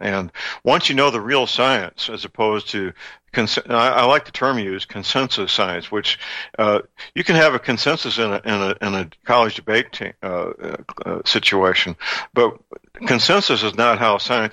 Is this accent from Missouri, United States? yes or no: yes; St. Louis, Missouri, United States; the city of St. Louis, my hometown, had about 250,000 homes powered by coal in the wintertime.